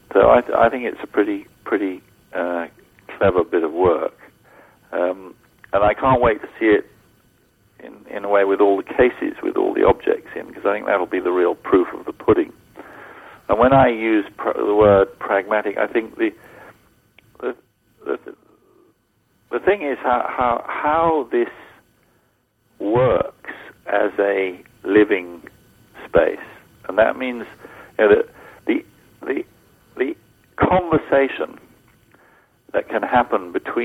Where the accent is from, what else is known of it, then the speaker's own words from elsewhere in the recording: England, United Kingdom; accent: English; Yeah, we haven't had very many callers, have we? Is it my English accent?